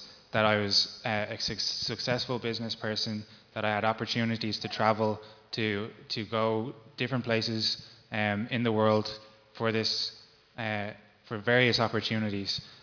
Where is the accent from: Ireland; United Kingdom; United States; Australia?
Ireland; I think as Irish people, we have a culture of complacency.